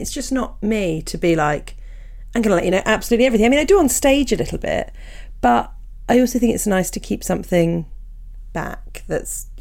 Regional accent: Netherlands; English is a second language; Hi, Susie and Tom. I'm a student from the Netherlands, and I'm a weekly listener of the pod.

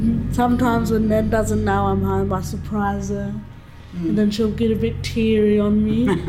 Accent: Bourke, New South Wales, Australia; also born or lived in Dubbo; I was born in Dubbo. I've basically lived in Bourke my whole life.

